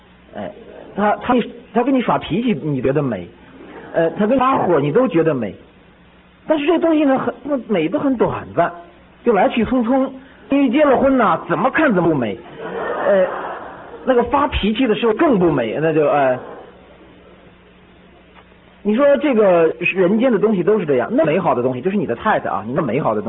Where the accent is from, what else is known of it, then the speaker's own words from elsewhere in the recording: China; 比方说我们小时候在农村的时候啊，在中国大陆